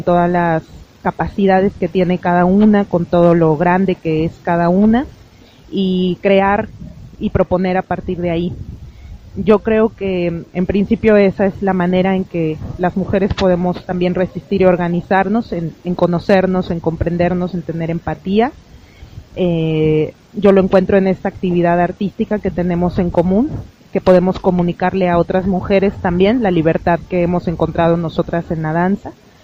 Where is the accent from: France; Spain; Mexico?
Mexico; Mexico City; soy de la Ciudad de México. Soy una mujer de 32 años